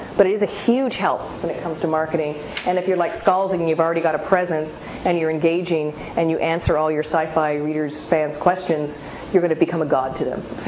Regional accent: Seattle, Washington, United States; I'm from Seattle, so I went to visit family

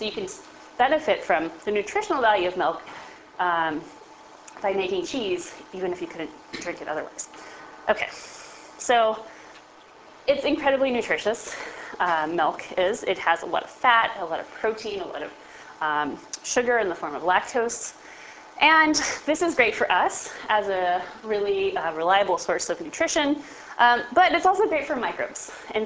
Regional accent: South San Francisco, California, United States; I am a California girl, born and raised here. I grew up in South San Francisco, the industrial city, not really very exciting place

